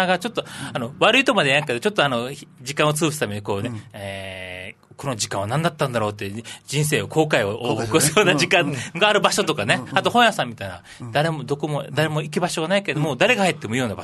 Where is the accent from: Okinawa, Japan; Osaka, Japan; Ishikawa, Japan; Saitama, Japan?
Okinawa, Japan; Naha; 本当に生まれ育ち、海南あたりで